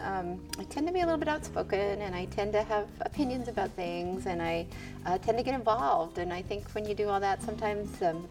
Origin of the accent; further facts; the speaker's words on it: California, United States; With small kid time, I grew up in the Mojave Desert in California. I was there from about the time I was 11, 12, and my parents still live there, so it's a place I go back to as home.